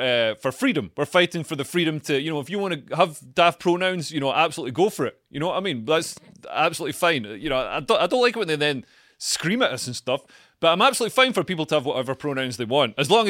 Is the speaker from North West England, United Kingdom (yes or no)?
no; Scotland, United Kingdom; Luckily, I'm a Scottish man, so I can just sit on my bum in safety.